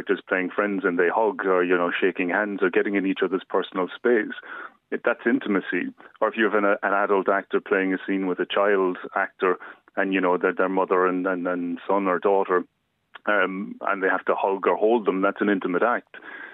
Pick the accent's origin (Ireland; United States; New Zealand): Ireland; Because for me as an Irish actor, and you probably feel the same, I grew up in a time when nobody really talked about these things.